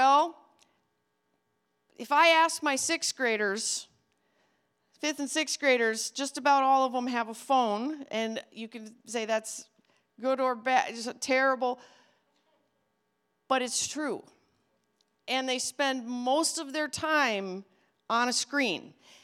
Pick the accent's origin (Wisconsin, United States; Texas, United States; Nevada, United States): Wisconsin, United States; We moved back up to Wisconsin, love my home state, where they used to say when I was little, on Lambeau Field, where God is a local call.